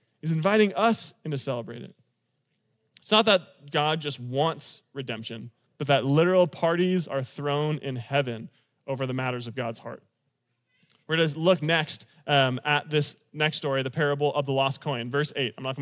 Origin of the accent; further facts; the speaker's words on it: California, United States; I'm from California originally. We're like, I don't know, step siblings, I guess.